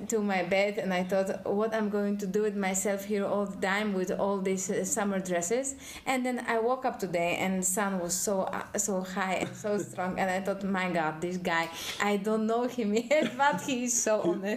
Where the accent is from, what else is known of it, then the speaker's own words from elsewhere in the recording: Poland; also born or lived in Germany; I come from Poland. Actually, my grandparents are coming from Greece. During the war in Greece, they escaped to Germany.